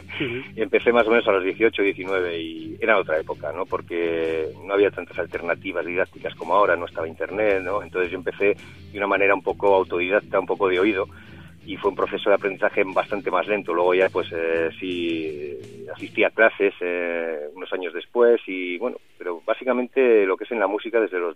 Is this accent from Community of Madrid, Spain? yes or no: no; Soria, Castile and León, Spain; soy de Soria y bueno, en las ciudades pequeñas ya sabes que es más difícil muchas veces encontrar músicos